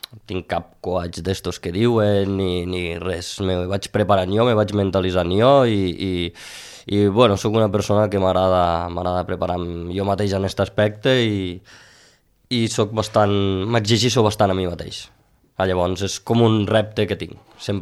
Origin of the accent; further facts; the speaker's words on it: Ginestar, Catalonia, Spain; és la cursa del meu poble